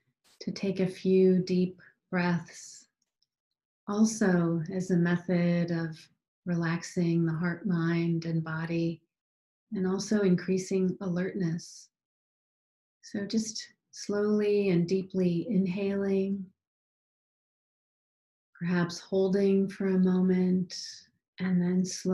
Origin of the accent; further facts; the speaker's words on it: Arlington, Virginia, United States; from Arlington, Virginia.